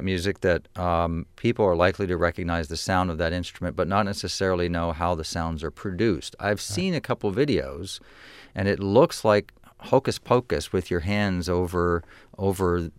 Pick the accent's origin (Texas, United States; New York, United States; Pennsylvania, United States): Pennsylvania, United States; Born in Pennsylvania, my home state.